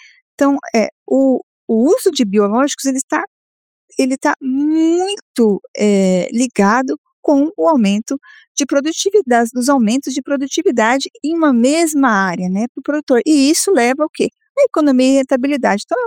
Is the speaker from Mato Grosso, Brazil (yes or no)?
no; Londrina, Paraná, Brazil; Trabalho na Syngenta de São Paulo. Mas eu sou londrinense, Divino. Sou londrinense, mas eu trabalho lá.